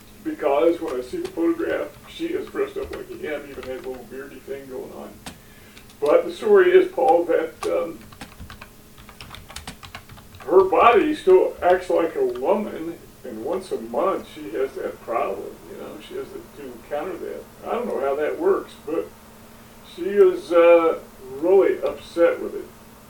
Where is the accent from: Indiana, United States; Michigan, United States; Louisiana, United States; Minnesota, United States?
Indiana, United States; You think growing up in Indiana, you know something about farming, but I grew up in the city.